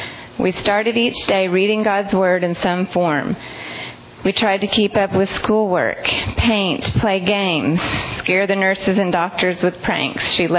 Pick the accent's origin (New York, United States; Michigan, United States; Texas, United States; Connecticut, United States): Texas, United States; I grew up in West Texas in a family of six children, five girls and one boy, and my life was pretty sheltered.